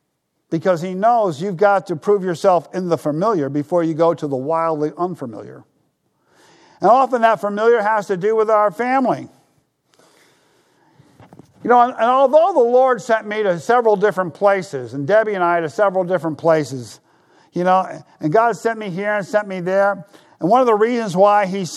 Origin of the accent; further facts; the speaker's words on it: Ledyard, Connecticut, United States; I was born in L&M 7 miles from here, and I grew up in Ledyard 3 miles from here.